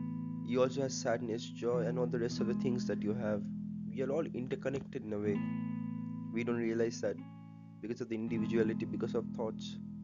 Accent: India; I live in India. I am an Indian. My conditioning is that I'm a Hindu.

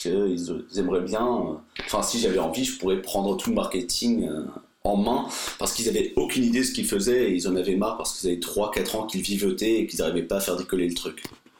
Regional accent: Brittany, France; also born or lived in Germany; j'ai grandi en Bretagne. J'ai fait tout mon collège en Bretagne. Et en seconde, je suis parti un an chez mon père en Allemagne pour faire la seconde en Allemagne pour améliorer mon allemand

